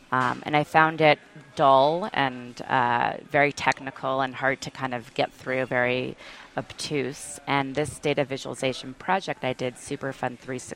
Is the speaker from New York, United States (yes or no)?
yes; New York, United States; And as a New Yorker and as an artist who was doing an air monitoring project